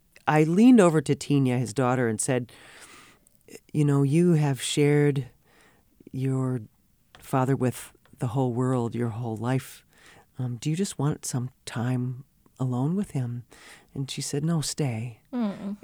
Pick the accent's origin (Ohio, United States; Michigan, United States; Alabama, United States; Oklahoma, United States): Ohio, United States; Cleveland; But then I grew up in the Cuyahoga River Valley in Cleveland.